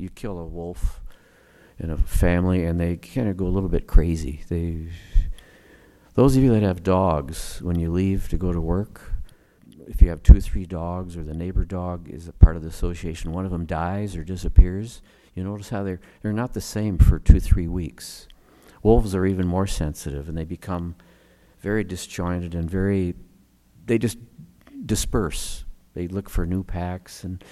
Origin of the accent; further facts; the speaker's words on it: Laverne, Minnesota, United States; I grew up in Laverne, Minnesota, the prairie, straight west of here, about 3 hours.